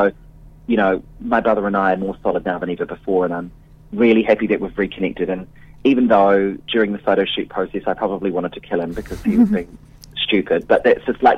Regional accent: New Zealand; I am proud as a New Zealander to be in a country that allows this type of expression

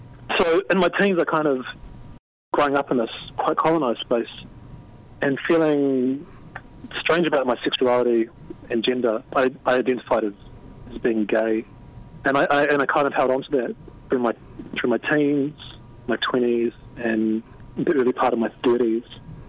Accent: Christchurch, Canterbury, New Zealand; born or raised there

